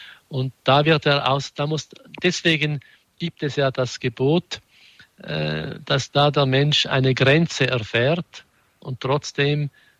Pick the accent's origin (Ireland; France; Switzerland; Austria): Switzerland; Also bei uns in der Schweiz gibt es so Lotteriefonds, die dann benutzt werden, um wirklich gute Werke zu finanzieren.